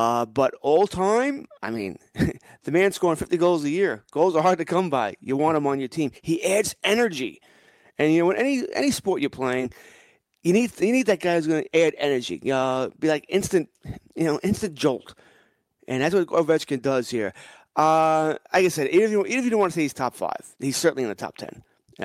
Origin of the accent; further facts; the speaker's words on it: Elmont, New York, United States; I grew up in Elmont, so I lived in Elmont for about 20 years. Maybe a couple of miles from the Belmont.